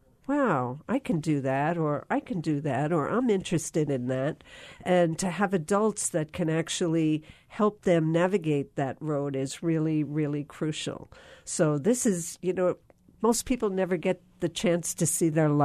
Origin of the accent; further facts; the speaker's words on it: East Coast, United States; I grew up on the East Coast riding my sled down a hill, standing up because I was so cool